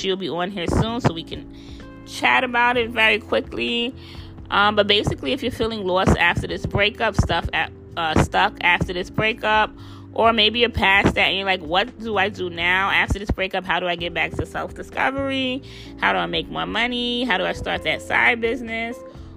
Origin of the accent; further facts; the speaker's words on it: New York, United States; It is not in New York. I'm from New York, but it's not here because it's too loud and noisy.